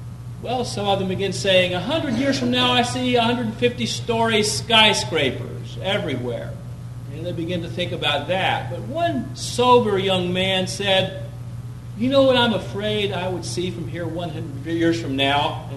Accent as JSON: {"language": "English", "region": "Alabama", "country": "United States", "lives_now": "New Jersey, United States", "said": "Some of you know that I live in New Jersey. I'm from North Alabama, so you can tell my accent's not New Jersey."}